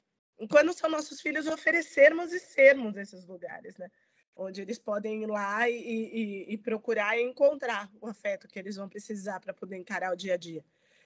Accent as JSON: {"language": "Portuguese", "town": "São Caetano do Sul", "region": "São Paulo", "country": "Brazil", "tie": "born or raised there", "said": "Eu sou uma mulher preta retinta, para quem está aí assistindo. Então, eu fui criada aqui em São Caetano do Sul, que é uma cidade que tem uma imigração italiana muito forte, muito pesada."}